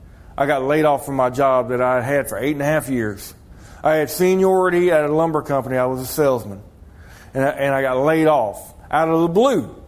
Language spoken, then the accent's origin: English; Georgia, United States; Because I'm from Georgia. I've never been any further north than Pigeon Forge. Never wanted to. I never wanted to go anywhere up north.